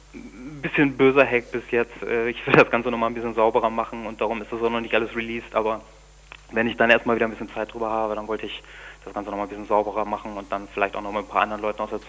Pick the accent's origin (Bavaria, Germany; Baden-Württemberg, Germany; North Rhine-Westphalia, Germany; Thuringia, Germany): North Rhine-Westphalia, Germany; Münster; now in Bielefeld, Germany; Ja, ich komme aus Münster, ich wohne in Bielefeld